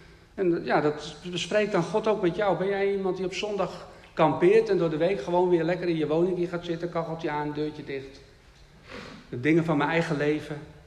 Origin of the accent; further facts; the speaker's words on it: Netherlands; Ja, ik ben een Nederlander, denk ik dan maar.